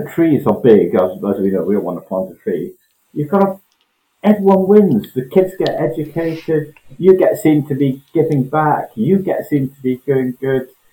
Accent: Scotland, United Kingdom; now in London, United Kingdom; I shouldn't say that being a Scotsman. I do. I've been here long enough.

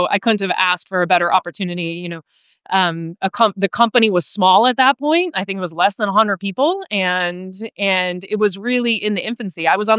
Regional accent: Midwest, United States; I come from the Midwest. There's a lot of really incredible companies in the Midwest that are in that space.

